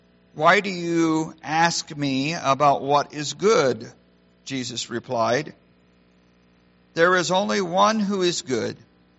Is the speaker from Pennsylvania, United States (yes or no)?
no; Boardman, Oregon, United States; I grew up in Oregon. My high school days were in Boardman, Oregon.